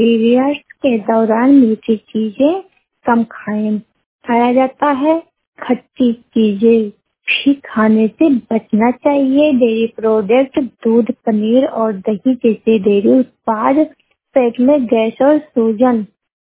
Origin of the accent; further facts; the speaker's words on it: Uttar Pradesh, India; मैं बलरामपुर जिले से हूँ। मेरा गांव रतोलिया तिगरदा है। मेरा उम्र 18 वर्ष है।